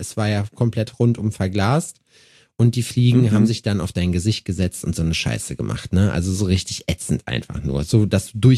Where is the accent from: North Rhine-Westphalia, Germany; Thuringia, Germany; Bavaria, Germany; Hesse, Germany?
Thuringia, Germany; Jena